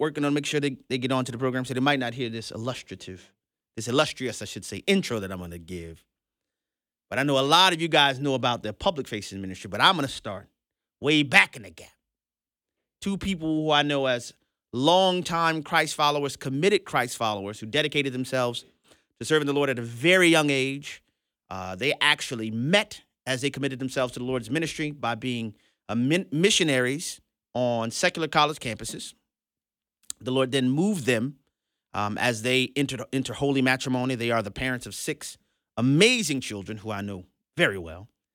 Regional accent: New Orleans, Louisiana, United States; these are my friends from my hometown in New Orleans, Louisiana

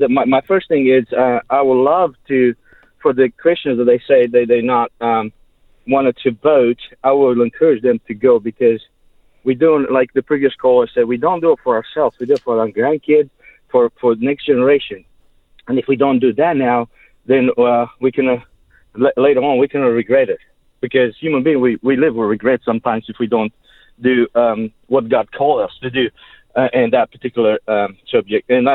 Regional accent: Romania; I grew up in Romania.

